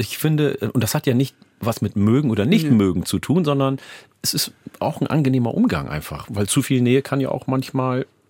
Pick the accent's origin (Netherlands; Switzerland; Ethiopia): Ethiopia; Oromia; now in Germany; Also in meiner Heimat, ja, in Oromia in Ostafrika